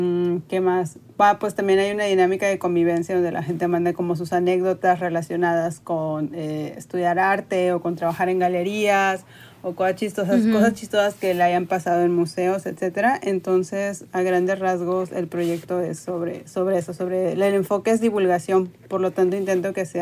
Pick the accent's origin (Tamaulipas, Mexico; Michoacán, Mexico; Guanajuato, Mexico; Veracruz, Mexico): Tamaulipas, Mexico; Tampico; no crecí en una ciudad. Yo soy de Tampico, Tamaulipas, y no es una ciudad que tenga museos de arte.